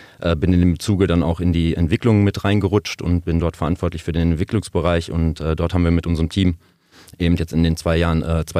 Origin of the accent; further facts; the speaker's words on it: Dortmund, North Rhine-Westphalia, Germany; born there; Ich bin gebürtiger Dortmunder